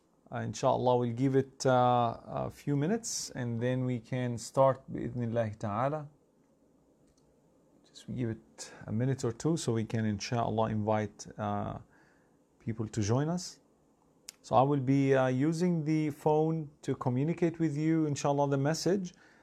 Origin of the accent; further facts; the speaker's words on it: Karachi, Sindh, Pakistan; from Karachi.